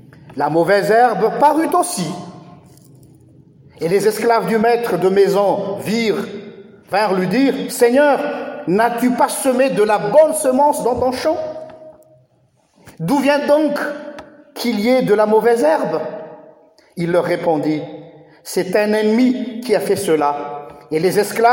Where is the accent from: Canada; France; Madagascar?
Madagascar; now in Belgium; Moi, j'ai une double nationalité, en même temps malgache et belge. Donc, je vis les deux en même temps. Je suis toujours connecté avec mon pays natal. J'essaie de suivre toujours mon régime alimentaire, même si je suis à 12 000 km de mon pays.